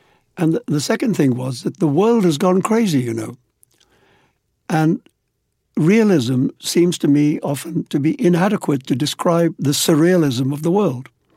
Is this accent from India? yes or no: yes; India; growing up in India and being surrounded by a literature composed of fantastic tales